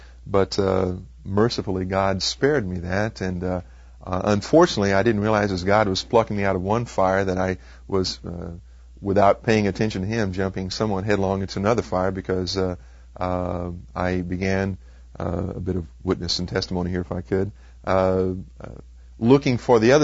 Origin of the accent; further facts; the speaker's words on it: Texas, United States; While I was growing up in Texas, I did go through the churchianity bit very thoroughly